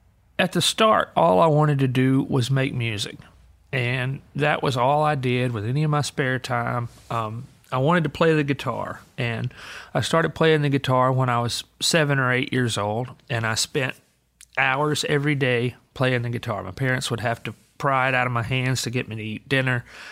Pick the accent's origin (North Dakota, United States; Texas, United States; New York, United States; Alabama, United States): Alabama, United States; when I grew up in Alabama, we were all about the same social class. I mean, we were, you know, I was probably middle class for the place where I grew up